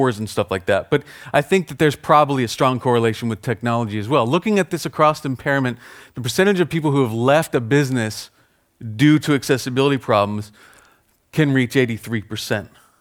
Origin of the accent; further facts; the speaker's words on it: United States; I'm American, so I'm a shameless capitalist, and I like money.